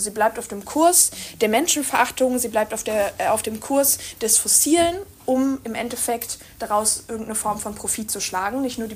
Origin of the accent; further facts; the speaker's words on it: North Rhine-Westphalia, Germany; now in Berlin, Germany; Ich bin 22 Jahre alt und bin aus Berlin. Ursprünglich komme ich aus Nordrhein-Westfalen